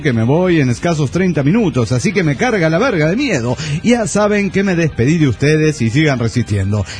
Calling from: Tucumán, Argentina; Mi país es Argentina.

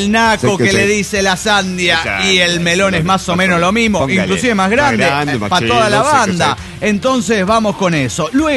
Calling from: Oaxaca, Mexico; de Oaxaca, México.

